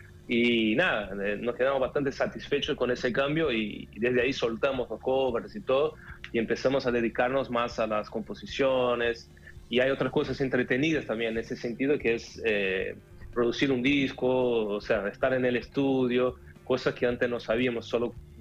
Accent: Birigui, São Paulo, Brazil; Spanish is a second language; yo nací en Birigui, que es una ciudad en el interior de la provincia de San Pablo, y después me fui a San Pablo a estudiar, a hacer periodismo y todo, entonces soy ahí de la zona de San Pablo

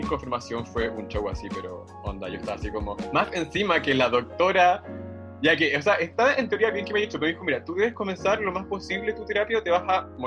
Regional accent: Iquique, Tarapacá, Chile; Yo soy de Paltoca, de Iquique, y sé que las cosas en Iquique no se hacen igual que en Santiago.

